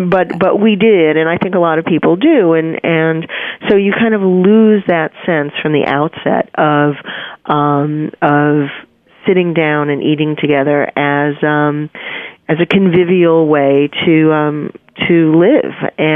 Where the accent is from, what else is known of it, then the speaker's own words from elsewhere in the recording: New York, United States; I'm a New Yorker. I was born and mm-hmm. raised here